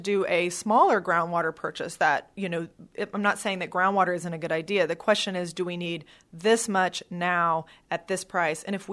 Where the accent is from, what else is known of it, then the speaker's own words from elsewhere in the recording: San Antonio, Texas, United States; born there; I was born in San Antonio. I'm the last person that wants this town to run out of water.